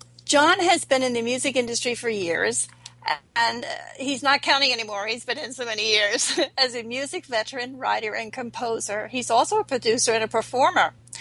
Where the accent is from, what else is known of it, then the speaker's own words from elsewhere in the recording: Ridgewood, New Jersey, United States; I was born right on Brookside Avenue, right across the street from Ridgewood High School, and that's where I grew up.